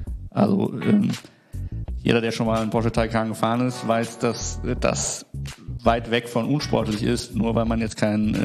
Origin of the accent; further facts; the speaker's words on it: Nuremberg, Bavaria, Germany; born there; moved away as an adult; now in Düsseldorf, Germany; Ich bin tatsächlich geboren in Nürnberg, in der langweiligsten Stadt in Deutschland gefühlt. Bin jetzt seit 7 Jahren knapp Wahl-Düsseldorfer, 28 Jahre alt.